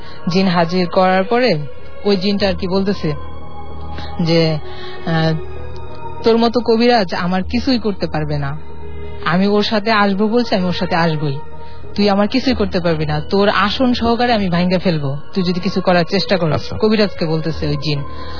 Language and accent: Bangla; Madaripur, Dhaka Division, Bangladesh; আমার গ্রামের বাড়ি মাদারীপুরে।